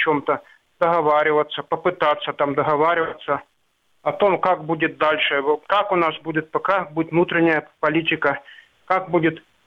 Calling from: Sloviansk, Donetsk Oblast, Ukraine; из города Славянска.

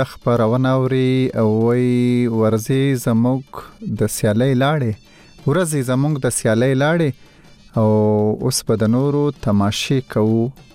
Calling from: Peshawar, Khyber Pakhtunkhwa, Pakistan; زه له پیښور وای درسره یم

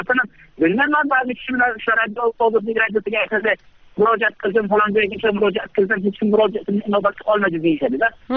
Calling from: Shahrisabz, Qashqadaryo Region, Uzbekistan; Shahrisob, Qashqadaryo.

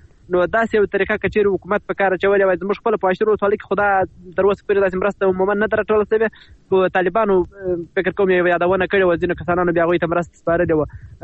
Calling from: Helmand, Afghanistan; د هلمند ولایت د واشیر ولسوالۍ څخه له ډېرې مودې وروسته

